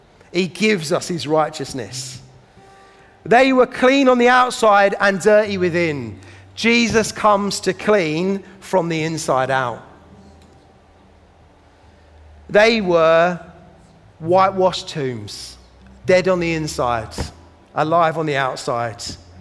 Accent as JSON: {"language": "English", "region": "London", "country": "United Kingdom", "accent": "South London", "said": "in my South London accent, it sounds a little bit more like woes than wows."}